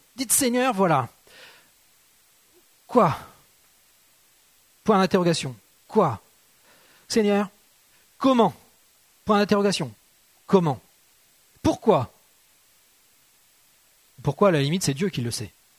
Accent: Normandy, France; Moi, oui, parce que je suis normand, forcément, le cidre.

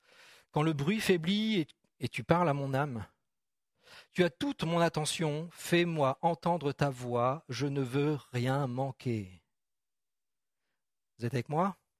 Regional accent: France; Je suis un bon Français, j'aime bien ma bonne baguette fraîche le dimanche matin quand je déjeune.

